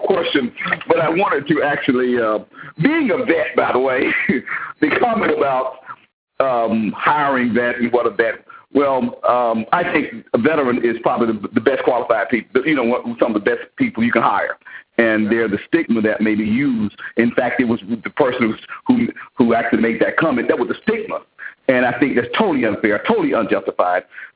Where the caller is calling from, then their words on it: Clayton, Missouri, United States; I'm calling from Clayton right now, but I live in St. Charles, and I get my offices in Cottleville, Missouri.